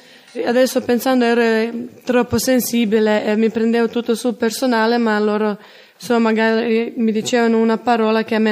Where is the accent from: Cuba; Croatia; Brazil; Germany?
Croatia; now in Italy; vengo dalla Croazia e ho 23 anni.